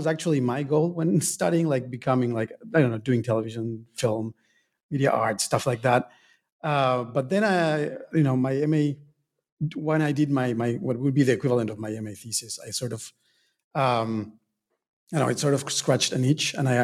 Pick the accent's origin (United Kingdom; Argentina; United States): Argentina; I was born and raised in Argentina. That's where I studied.